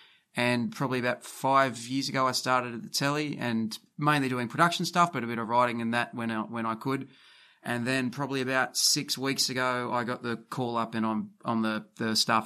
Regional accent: Camden, New South Wales, Australia; I'm from Camden, which is maybe 15 minutes from Campbelltown.

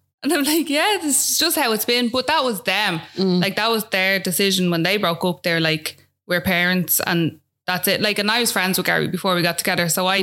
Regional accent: Rathfarnham, Leinster, Ireland; I'm from Nookgrove, Raffarnham.

